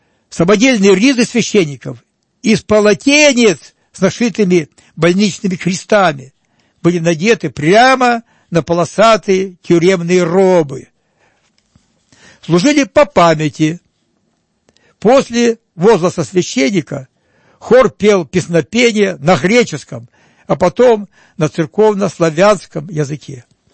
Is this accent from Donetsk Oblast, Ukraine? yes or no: yes; Avdiivka, Donetsk Oblast, Ukraine; я сам из Авдеевки, родился в Авдеевке, хотя казачьего рода, и предки там, донские казаки, русские, донские казаки